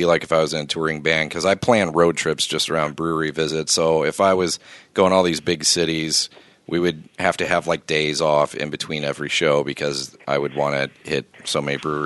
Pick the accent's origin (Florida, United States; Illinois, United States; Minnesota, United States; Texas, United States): Illinois, United States; I'm from Illinois